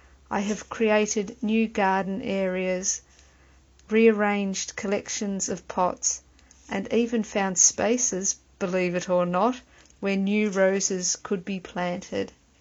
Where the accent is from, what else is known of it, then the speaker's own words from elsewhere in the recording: Melbourne, Victoria, Australia; from Melbourne, Australia.